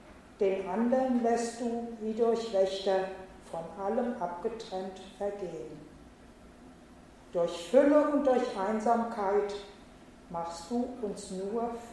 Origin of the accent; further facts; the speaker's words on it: Saxony, Germany; moved away; Ich bin aufgewachsen in Sachsen und meine Eltern, Schwester und ich, flüchteten über West-Berlin nach Hessen.